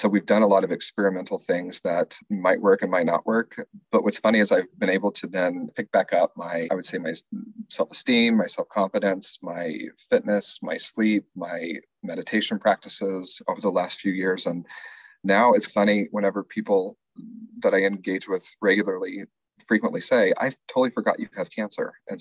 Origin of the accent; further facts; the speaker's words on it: Clovis, New Mexico, United States; Clovis, New Mexico.